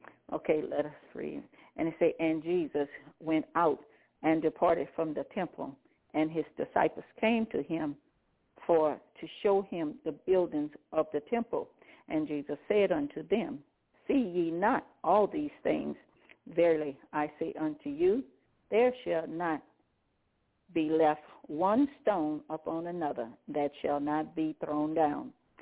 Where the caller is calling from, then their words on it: Baton Rouge, Louisiana, United States; I'm calling from Baton Rouge, Louisiana.